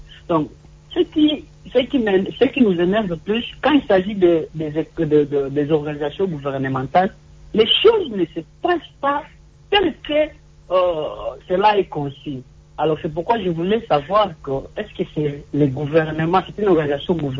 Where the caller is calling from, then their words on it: Kisangani, Tshopo, DR Congo; Parce que ici chez nous, à Kisangani, par exemple, elle ne sera pas là.